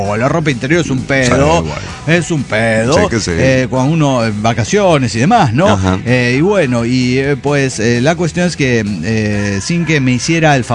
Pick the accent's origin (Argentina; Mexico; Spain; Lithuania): Mexico; Guadalajara, Jalisco; de Guadalajara, Jalisco, México.